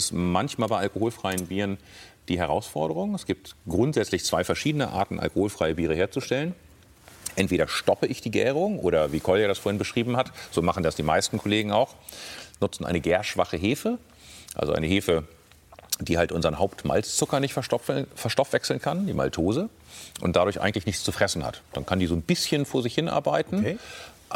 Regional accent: Northern Germany, Germany; Als Norddeutscher bin ich ja schon beim Alster.

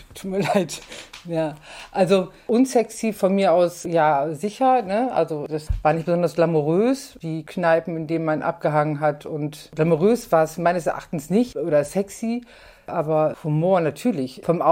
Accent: Nordhorn, Lower Saxony, Germany; now in Hamburg, Germany; ich bin gebürtige Nordhornerin. Das ist an der holländischen Grenze. Und ich bin nach Hamburg gekommen, um eigentlich Kunst zu studieren, was nicht geklappt hat.

